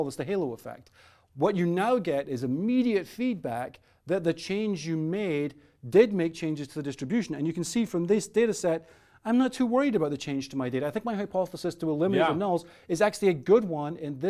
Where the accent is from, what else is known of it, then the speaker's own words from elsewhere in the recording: United Kingdom; I'm British, so I'm much more polite than